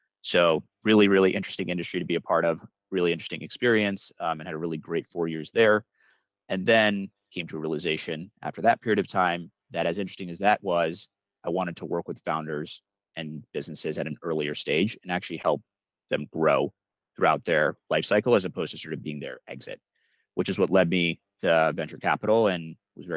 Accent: New York City, New York, United States; also born or lived in Boston / Michigan; I was born in New York, born in New York City, lived there for a couple of years before moving to the suburbs, handful of years in the greater New York area before going to high school in Boston.

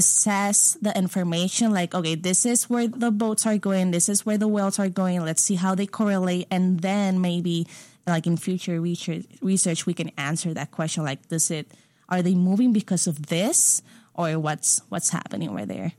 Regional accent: Puerto Rico; since I'm from Puerto Rico and fishing, it's like a thing over there as well.

